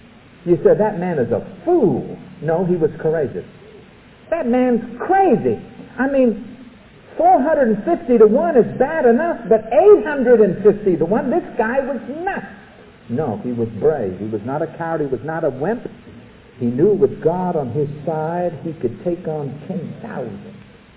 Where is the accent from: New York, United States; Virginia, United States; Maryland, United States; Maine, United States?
New York, United States; I'm a New Yorker. How can I help it? I have to talk this way.